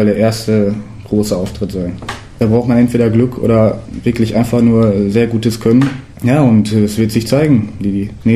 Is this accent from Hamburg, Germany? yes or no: no; Herne, North Rhine-Westphalia, Germany; Und ich komme aus Wanne.